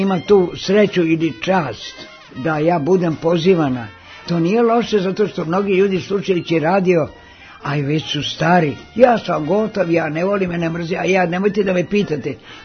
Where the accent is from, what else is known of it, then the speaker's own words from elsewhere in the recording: Bečej, Vojvodina, Serbia; Ja sam rođena u Vojvodini, svi su Novosađani. Ali i dede i baba su bili učitelji u Bečeju starom, pa sam i se ja rodila u Bečeju.